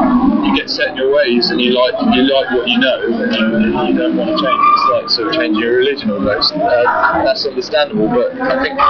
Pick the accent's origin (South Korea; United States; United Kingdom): United Kingdom; Obviously, being British, Donington's going to be a big one for me